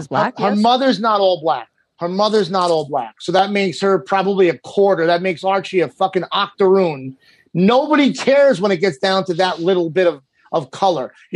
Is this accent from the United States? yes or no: no; Sicily, Italy; I'm from Sicily. I have 5% black in me.